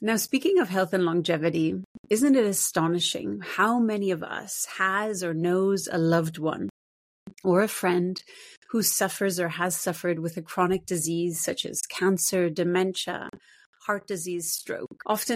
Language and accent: English; New York City, New York, United States; born there; also born or lived in London / Florida / Shanghai / Buenos Aires; I was born in New York City to an Irish mother and German father, and since went on to live in 9 countries and places across Europe and the US, Shanghai, and Buenos Aires.